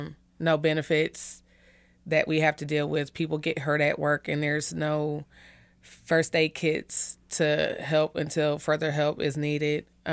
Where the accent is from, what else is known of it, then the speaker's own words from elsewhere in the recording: Ohio, United States; now in Kansas City, United States; No, I didn't. I grew up in Ohio. I came to Kansas City in 99.